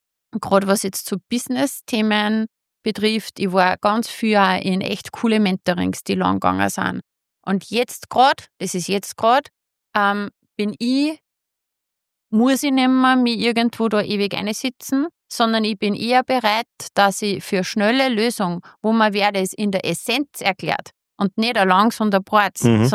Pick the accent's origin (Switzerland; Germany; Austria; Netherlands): Austria; bei uns in Österreich ist das ja ganz anders geregelt.